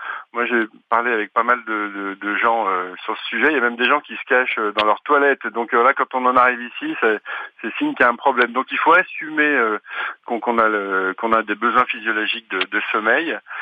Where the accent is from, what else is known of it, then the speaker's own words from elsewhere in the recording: Lyon, Auvergne-Rhône-Alpes, France; Alors moi, il faut préciser, je suis lyonnais